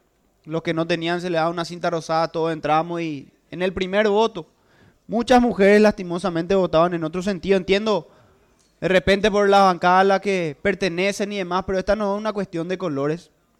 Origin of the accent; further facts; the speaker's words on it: Paraguay; creo que como hombres y como paraguayos realmente debemos defender a las mujeres